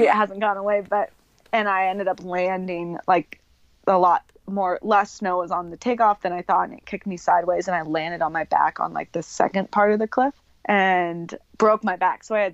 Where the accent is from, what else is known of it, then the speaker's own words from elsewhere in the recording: Jackson, Wyoming, United States; And maybe that's a result also of growing up in Jackson, just surrounded by these awesome mountains